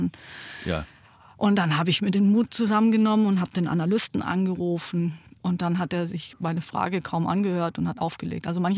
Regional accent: Germany; weil ich war ja Deutsche, aber trotzdem habe ich mich ganz oft irgendwie so als Außenseiterin auch gefühlt.

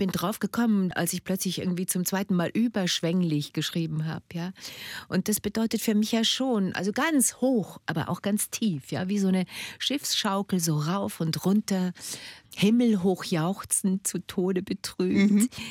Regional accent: Munich, Bavaria, Germany; Also ich als Münchner Mädchen, ja, ich werde doch wohl mit Stöckelschuhen auf dem Kopfsteinpflaster rumlaufen können.

